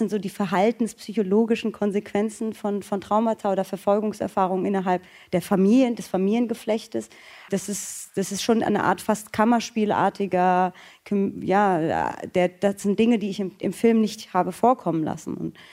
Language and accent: German; Frankfurt, Hesse, Germany; ich bin in Frankfurt groß geworden